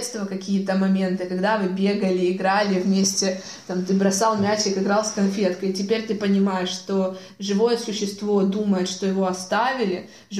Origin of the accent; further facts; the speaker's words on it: Luhansk, Luhansk Oblast, Ukraine; moved away; Я уехала из Луганска 14 июня, поэтому, в принципе, таких активных боевых действий лично я не застала. Но когда я оттуда уезжала, я оставила там абсолютно всю свою семью.